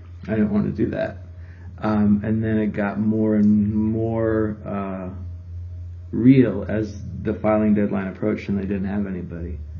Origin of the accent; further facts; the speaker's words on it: Minnesota, United States; I grew up in Minnesota. I went to college at Eau Claire, where I met a nice Milwaukee girl named Joanna. And then we moved here in 2006